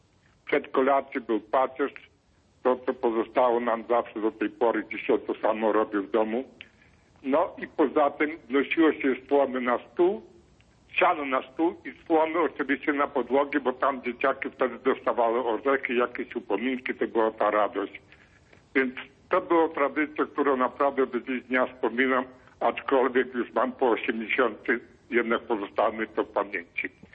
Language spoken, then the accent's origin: Polish; Ternopil Oblast, Ukraine; ja pochodzę z Podola, to znaczy dokładnie z terenów województwa tarnopolskiego, to jest na południowej zachodniej części Ukrainy obecnej.